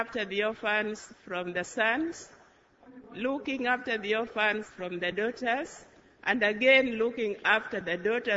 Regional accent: Western, Kenya; English is a second language; I come from Western Kenya, Siaya District.

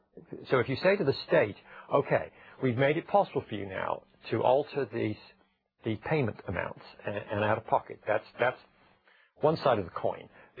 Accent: United Kingdom; moved away; When I was brought up in Britain, there was a raging debate for 20 years when I lived there

